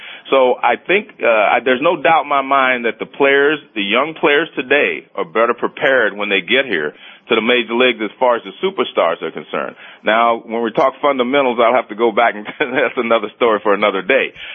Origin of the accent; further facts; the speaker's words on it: United States; Now, you know, I grew up in America